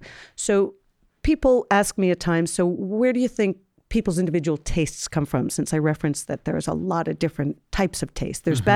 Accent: New York City, New York, United States; So as a New Yorker versus someone living in Tokyo, I have a very different set of influences.

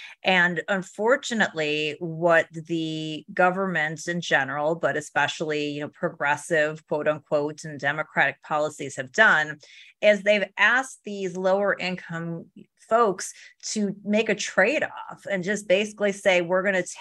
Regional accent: Chicago, Illinois, United States; So, you know, I'm from Chicago as well.

